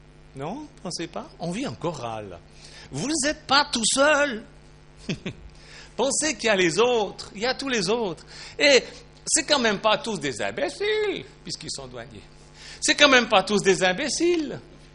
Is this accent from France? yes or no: no; Switzerland; chez nous en Suisse